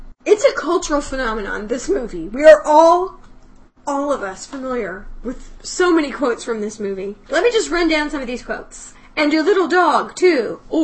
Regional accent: Wichita, Kansas, United States; I grew up in Wichita, Kansas.

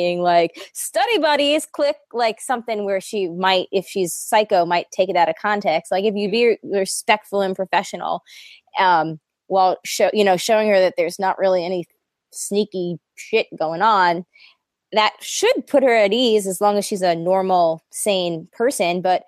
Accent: United States; Well, I'm American and uneducated.

